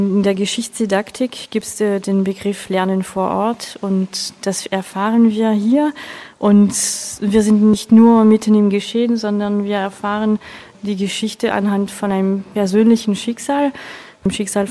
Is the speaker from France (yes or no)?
yes; France; German is a second language; ich komme aus Frankreich